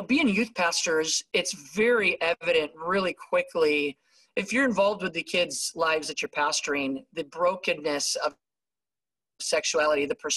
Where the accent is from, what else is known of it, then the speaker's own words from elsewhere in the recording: Michigan, United States; I grew up in Michigan. Grew up in a really strong Christian family.